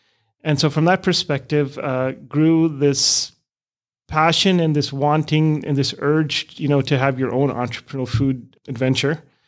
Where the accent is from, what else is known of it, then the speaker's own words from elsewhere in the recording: Canada; also born or lived in India / Europe; now in Minnesota, United States; I was born in India, but never really lived in India. I grew up in Canada and Europe for most of my schooling, and ended up meeting a lovely lady here in Minnesota who happened to be South African.